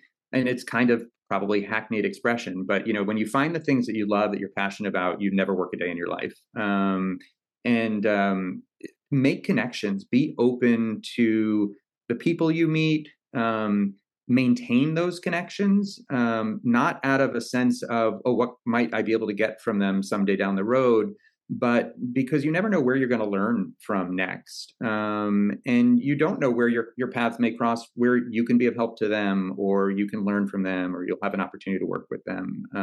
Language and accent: English; Clearwater, Florida, United States; But in both cases, in Pittsburgh and where I grew up in Clearwater, the people are just genuinely warm.